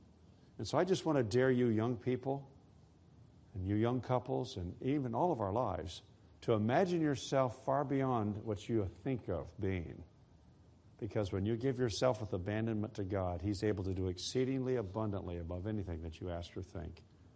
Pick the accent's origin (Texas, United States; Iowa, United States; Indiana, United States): Iowa, United States; I'm originally from Iowa, and so I've gone back to some of those churches where I grew up as a child